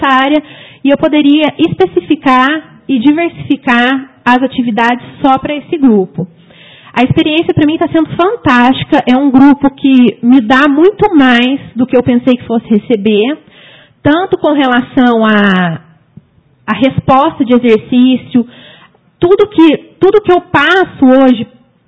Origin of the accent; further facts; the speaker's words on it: Guaxupé, Minas Gerais, Brazil; Sou de Guaxupé mesmo.